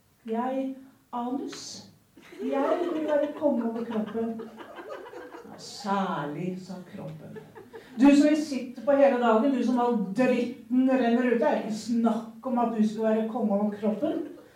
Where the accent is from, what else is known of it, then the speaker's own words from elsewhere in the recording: Østfold, Norway; Jeg er fra Østfold. Fra Vali, jeg er vant til bare jorda. Fra Bondeborg.